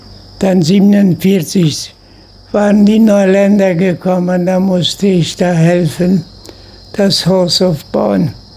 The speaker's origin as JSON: {"language": "German", "region": "Chaco", "country": "Paraguay", "tie": "born or raised there", "also_born_or_lived": "Russia", "said": "Ich bin in Russland geboren, in 7 Monaten von meinem Heimatdorf, dem Heimatdorf meiner Eltern, bis hier gefahren und bin hier groß geworden im Chaco."}